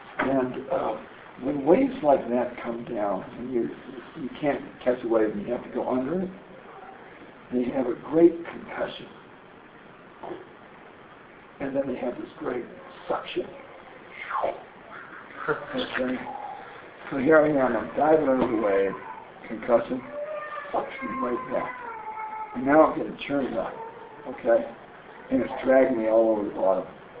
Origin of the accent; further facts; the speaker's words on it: California, United States; I was body surfing in California. I'm from California.